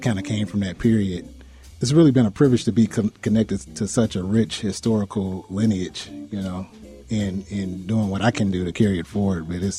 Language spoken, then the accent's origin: English; Gary, Indiana, United States; now in Indianapolis, United States; So I'm looking at some artists from my hometown of Gary, Indiana, as well as some of my mentors and elders here in Indianapolis.